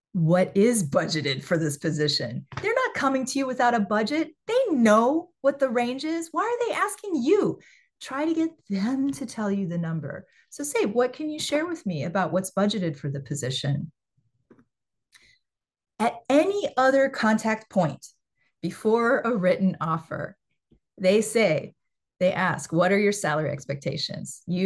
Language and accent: English; Champaign, Illinois, United States; it should be more for the same type of position that's offered to you in Champaign-Urbana, my hometown, because the cost of living is half.